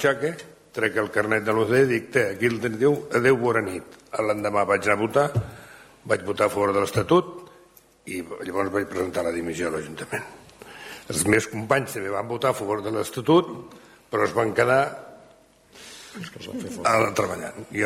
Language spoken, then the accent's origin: Catalan; Sitges, Catalonia, Spain; Jo sóc sitgetà i sóc català.